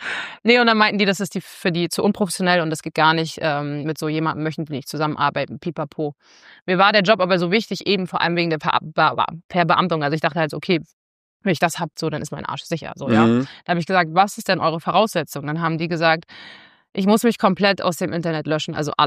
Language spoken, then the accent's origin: German; Rostock, Mecklenburg-Vorpommern, Germany; Und natürlich gerade in meiner Heimatstadt in Rostock, da wurde natürlich sich das Maul zerrissen.